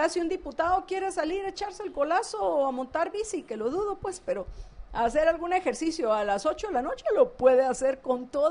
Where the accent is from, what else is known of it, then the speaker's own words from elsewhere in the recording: Guatemala; Somos los guatemaltecos, y entre más pobre y menos ingresos se tiene, mayor es el sacrificio que están haciendo nuestros compatriotas en esta situación que estamos enfrentando.